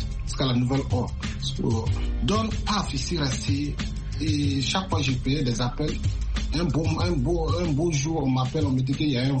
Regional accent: Burkina Faso; now in United States; quand j'ai quitté Abidjan, quand c'est arrivé au pays, au Burkina, paf, les pandémies, ça a commencé

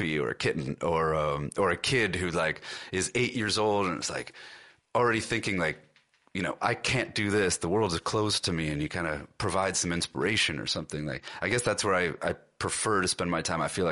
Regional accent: Cleveland, Ohio, United States; Where I was lucky enough to have an arts program where I grew up in Cleveland, Ohio, in the school that I went to, and I loved those teachers.

